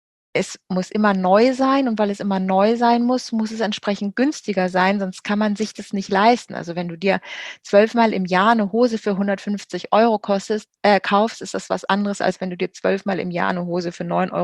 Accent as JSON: {"language": "German", "town": "Salzgitter", "region": "Lower Saxony", "country": "Germany", "tie": "born or raised there", "said": "Ich komme aus Niedersachsen, in Salzgitter geboren."}